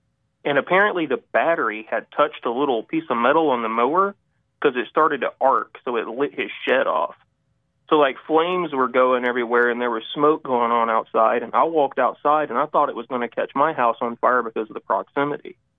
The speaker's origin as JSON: {"language": "English", "town": "Pickens", "region": "South Carolina", "country": "United States", "said": "I'm from Pickens, South Carolina."}